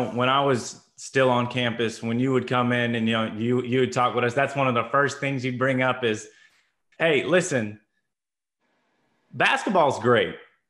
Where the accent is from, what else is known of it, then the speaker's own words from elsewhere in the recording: Indiana, United States; my friends that don't know, growing up in Indiana, didn't know much about NC State